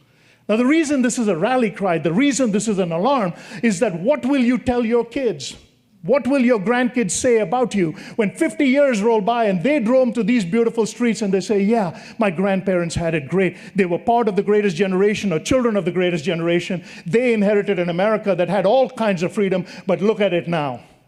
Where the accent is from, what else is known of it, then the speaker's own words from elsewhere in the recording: India; I'm from India, we're good at it.